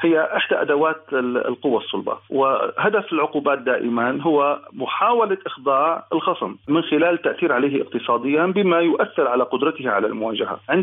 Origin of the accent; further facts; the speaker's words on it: Syria; وطبعا طموحنا كسوريين أن نعود في سوريا المتجددة إلى ما يفوق ما كانت عليه